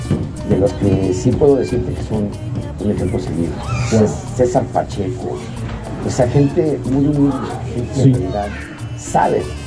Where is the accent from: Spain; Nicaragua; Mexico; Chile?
Mexico; Yo soy mexicano.